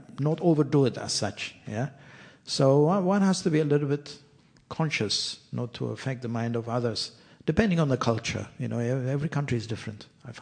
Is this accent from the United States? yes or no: no; Ethiopia; moved away; last year I went back home to my home country, Ethiopia